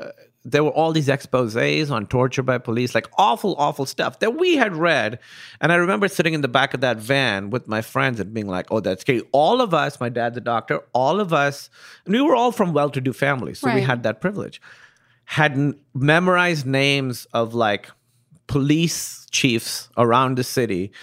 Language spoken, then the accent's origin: English; Pakistan; Listen, I grew up in Pakistan, right? And I grew up watching Bollywood movies.